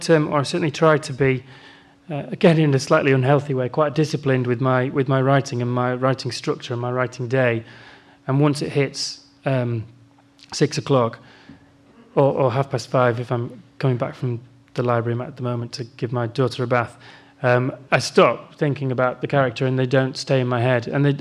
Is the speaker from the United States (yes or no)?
no; Yorkshire and the Humber, United Kingdom; Well, I'm from Yorkshire, as I say, and I think that kind of answers the question for me.